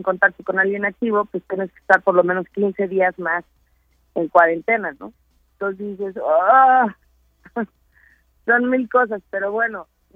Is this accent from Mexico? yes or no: yes; Mexico; la responsabilidad social como mexicano, ¿no?